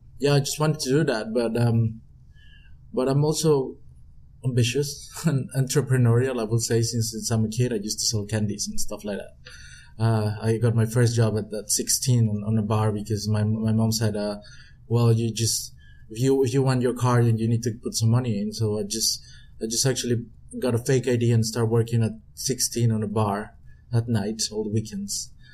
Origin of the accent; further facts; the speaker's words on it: Mexico; English is a second language; growing up in Mexico, it's a deep part in my culture.